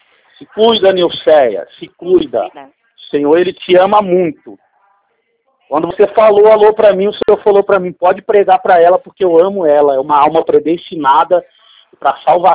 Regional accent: Campinas, São Paulo, Brazil; Eu sou aqui da cidade de Campinas. … eu congrego no Jardim Ouro Verde

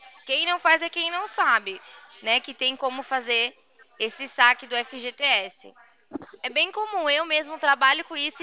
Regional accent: São Paulo, Brazil; born there; Eu nasci na Zona Leste

